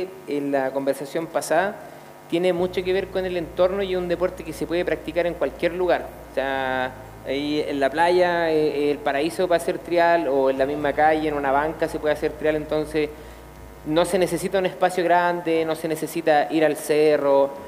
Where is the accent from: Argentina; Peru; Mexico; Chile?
Chile; Los Morros, Santiago Metropolitan Region; Yo iba en un colegio público de la comuna El Bosque, con alto riesgo social. Yo me crié en Los Morros, no sé si alguien conoce Los Morros, que es un lugar altamente estigmatizado por la precariedad social.